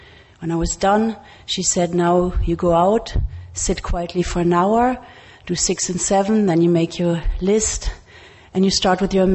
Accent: Berlin, Germany; English is a second language; I'm an alcoholic. I'm from Berlin, Germany.

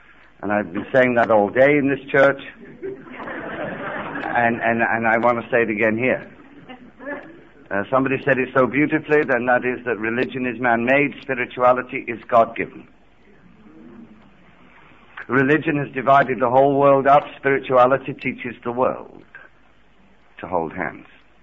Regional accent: England, United Kingdom; Just for you to know that I'm from England, I'm not from Ohio.

